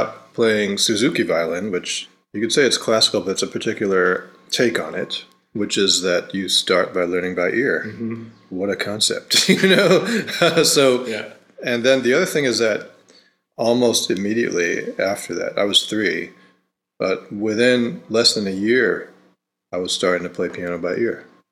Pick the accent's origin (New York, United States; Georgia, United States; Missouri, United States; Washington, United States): New York, United States; Rochester; I grew up in Rochester, New York.